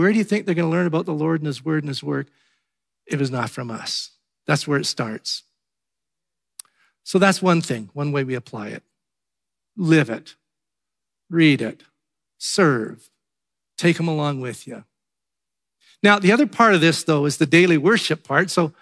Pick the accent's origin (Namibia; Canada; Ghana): Canada; Vancouver, British Columbia; we grew up in Vancouver